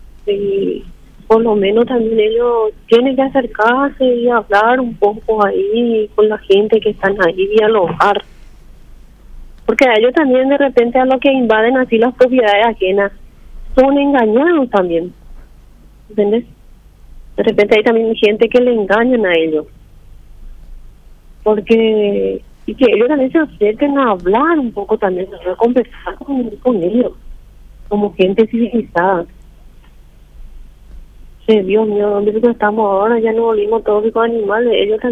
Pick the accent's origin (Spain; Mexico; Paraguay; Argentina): Paraguay